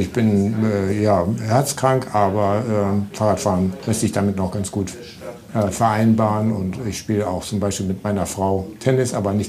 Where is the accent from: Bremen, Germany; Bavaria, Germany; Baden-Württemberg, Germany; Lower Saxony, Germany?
Bremen, Germany; weil das ja auch meine Heimat war, meine Heimatstadt.